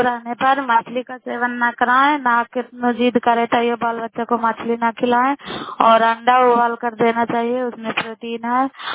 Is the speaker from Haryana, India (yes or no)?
no; Bihar, India; नालंदा जिला कराई ब्लॉक की निवासी हूँ